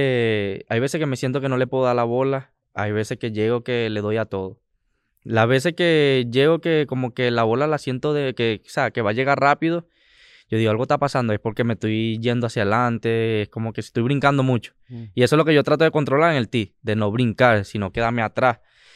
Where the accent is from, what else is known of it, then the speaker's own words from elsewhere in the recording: Yaracuy, Venezuela; born there; Yo nací en Yaracuy. Es caliente.